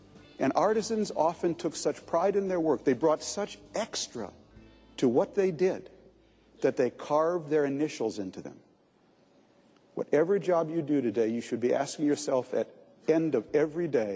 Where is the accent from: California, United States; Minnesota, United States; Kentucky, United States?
Minnesota, United States; Minneapolis; I'm from Minneapolis. I was home last summer.